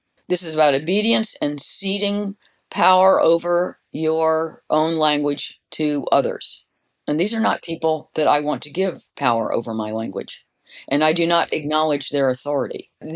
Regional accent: London, United Kingdom; I am a Londoner.

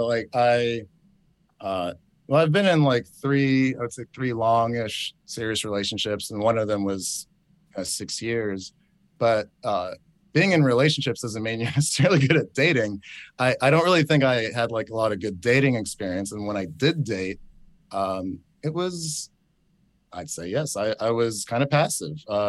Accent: New York, United States; And I met all these rappers growing up in New York.

